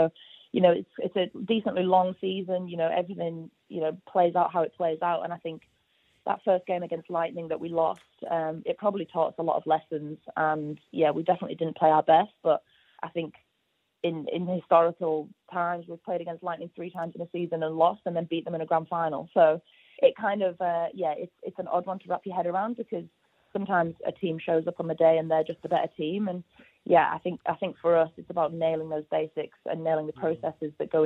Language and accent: English; England, United Kingdom; now in Sydney, Australia; Obviously, I'm from England.